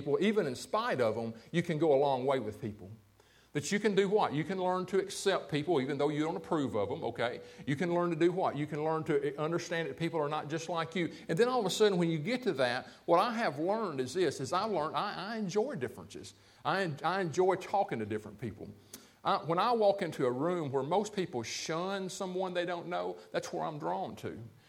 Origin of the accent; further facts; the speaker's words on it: United States; I'm from America, and I have a Western viewpoint.